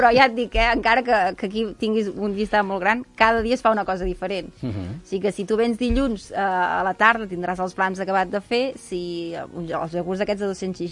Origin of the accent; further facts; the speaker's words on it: Muntanyola, Catalonia, Spain; jo que estic molt a tot arreu, però estic més a Barcelona, soc de Muntanyola, però vaig a Barcelona cada dia